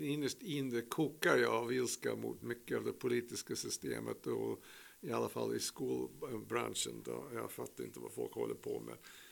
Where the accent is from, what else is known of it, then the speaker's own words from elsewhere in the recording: United States; Swedish is a second language; now in Sweden; Ja, som ni hör, jag har en liten brytning. Jag kommer ursprungligen från USA. Och men bott här hela mitt vuxna liv i över 50 år.